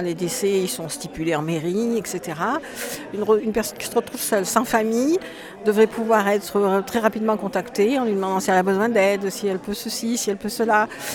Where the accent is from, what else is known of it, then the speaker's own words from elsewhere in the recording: Saint-Nazaire-en-Royans, Auvergne-Rhône-Alpes, France; De Saint-Nazaire-en-Royans.